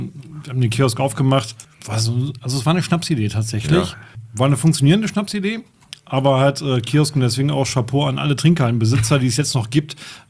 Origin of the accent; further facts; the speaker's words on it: Bottrop, North Rhine-Westphalia, Germany; now in Oberhausen, Germany; Ich bin in Bottrop aufgewachsen und seit 4 Jahren wohne ich in Oberhausen.